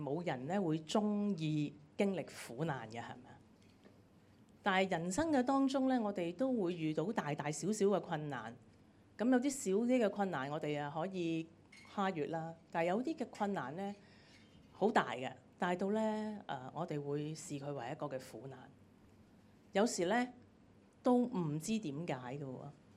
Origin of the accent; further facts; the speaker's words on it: China; 跟我們中國人都很像的